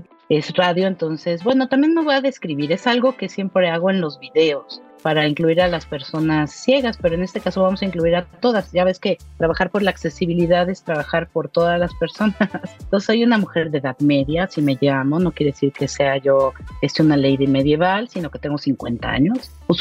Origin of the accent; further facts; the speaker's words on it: Mexico; Pues como una mexicana, mujer y madre